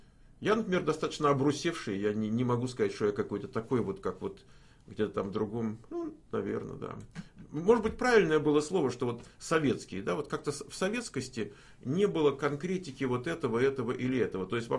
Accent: Moscow, Russia; тут втроем сидели я из Москвы

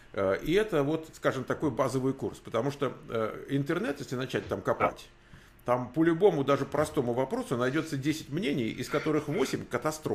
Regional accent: Moscow, Russia; я вот из Москвы

